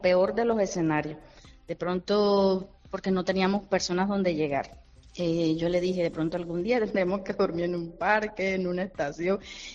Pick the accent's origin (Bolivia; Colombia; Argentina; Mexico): Colombia; Caribbean Region; now in Málaga, Spain; se parece mucho al lugar de donde yo vengo de Colombia, que es costa, que es sol, Caribe